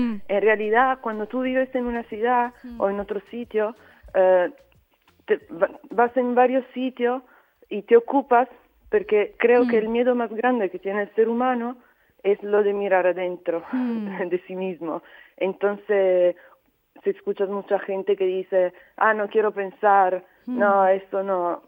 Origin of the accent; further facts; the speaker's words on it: Italy; Spanish is a second language; siendo italiana te mandan el fusol la primera vez